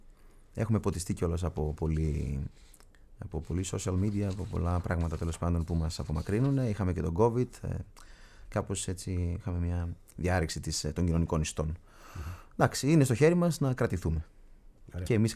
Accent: Greece; αυτό το μήνα, συγγνώμη, είμαστε από την Ελλάδα.

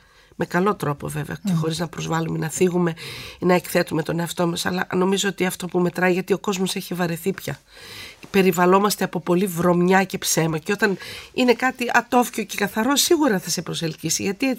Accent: Veria, Central Macedonia, Greece; born there; αφού γεννήθηκα εγώ στη Βέρεια

